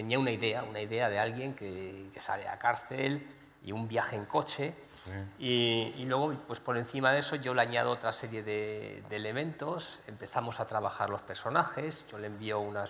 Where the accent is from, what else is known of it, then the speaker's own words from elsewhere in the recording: Madrid, Community of Madrid, Spain; como yo soy de Madrid